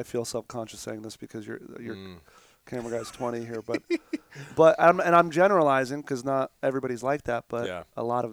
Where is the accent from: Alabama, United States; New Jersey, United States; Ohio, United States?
New Jersey, United States; Mahwah; Bergen County, Mahwah, New Jersey.